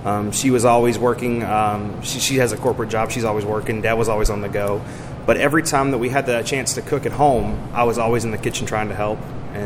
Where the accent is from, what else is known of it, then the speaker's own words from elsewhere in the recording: Georgetown, Indiana, United States; Well, I grew up in Southern Indiana, in Georgetown, Indiana, and then I went to culinary school at Sullivan University.